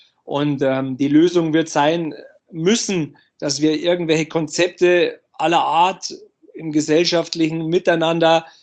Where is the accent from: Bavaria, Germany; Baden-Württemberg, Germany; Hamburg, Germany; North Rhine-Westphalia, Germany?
Bavaria, Germany; also ich bin ja nicht mehr ganz so jung, ne? 40. Und als Junge, ich habe die Eishockey-Begeisterung der Eltern mitbekommen, auch im Umfeld bei uns in Bayern war ja Eishockey immer ein großes Thema.